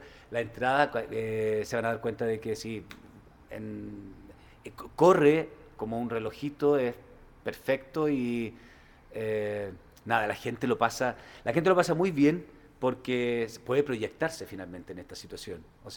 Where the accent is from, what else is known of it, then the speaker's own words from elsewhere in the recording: Temuco, Araucanía, Chile; yo soy de Temuco, entonces, o al menos nací allá